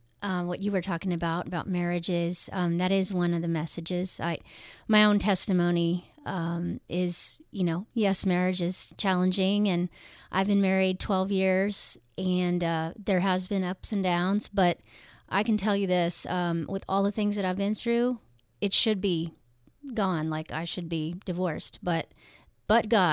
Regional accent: Texas, United States; So he's from Europe. I'm from South in America, Texas.

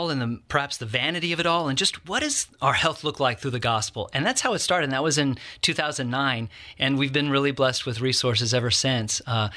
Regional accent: El Paso, Texas, United States; Well, I grew up in El Paso, Texas, went to Baylor University and got my master's in the UT system.

